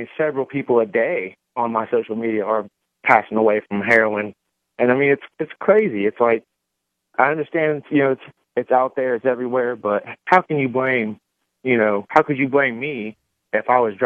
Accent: Dayton, Ohio, United States; Yeah, I grew up right here in Dayton.

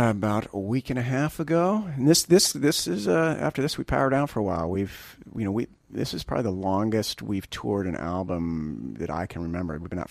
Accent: Spokane, Washington, United States; So we wrap it up in my hometown in Spokane, Washington, next Saturday, week from Saturday.

